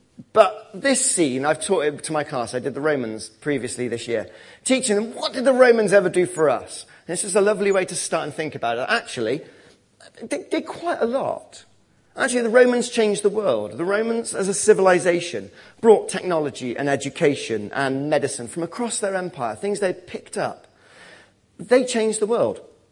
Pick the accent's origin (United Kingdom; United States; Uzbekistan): United Kingdom; England; I'm English, and when I moved to university in 97, I came across my grandma's from Cardiff, and I thought, oh, here we go, a bit of my Welsh heritage.